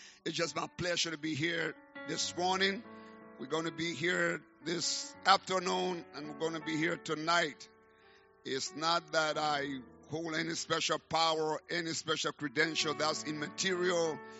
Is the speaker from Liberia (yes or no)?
yes; Liberia; accent: Liberian; Sometimes because of my funny accent from Liberia, people don't understand everything I speak.